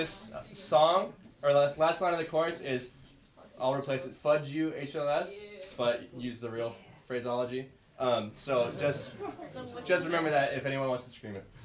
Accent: Santa Barbara, California, United States; it was just a bummer to come back to Santa Barbara and like, I'm from Santa Barbara, by the way.

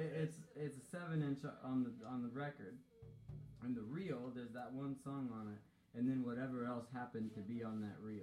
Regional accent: Indiana, United States; Hello Dolly. I'm from Indiana.

